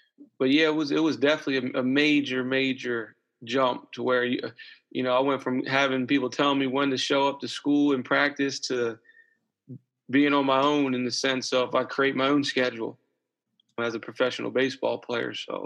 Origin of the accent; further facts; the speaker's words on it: Bowie, Maryland, United States; now in Glen Burnie, United States; I was born and raised in Bowie, Maryland, just outside of D.C. Now currently live in Glen Burnie, which is just outside of Baltimore, so I'm not too far from my birthplace.